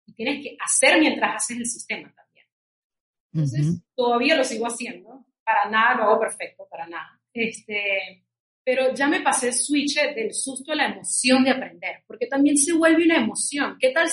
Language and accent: Spanish; Venezuela; Rodolfo y yo somos venezolanos.